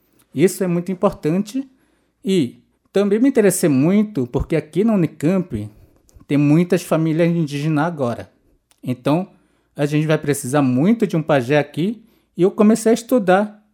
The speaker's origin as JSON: {"language": "Portuguese", "region": "Amazonas", "country": "Brazil", "said": "eu sou do Rio Tiquié, que fica depois do rio Apés, afluente. Então, eu vim de uma comunidade chamada São Sebastião"}